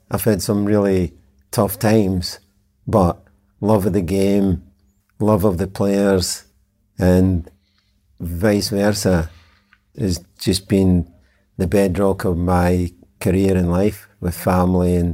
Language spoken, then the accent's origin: English; Glasgow, Scotland, United Kingdom; I'm from Glasgow.